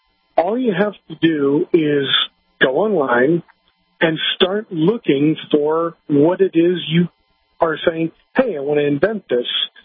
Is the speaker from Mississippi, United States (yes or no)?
no; New Orleans, Louisiana, United States; And I'm also from New Orleans originally